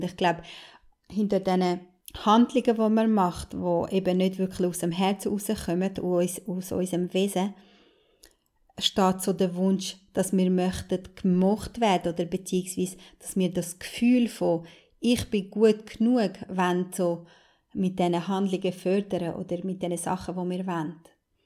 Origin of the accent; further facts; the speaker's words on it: Kosovo; komme ich aus einer albanischen Familie, ich komme aus dem Kosovo und da werden ganz andere Normen und Werte gelebt.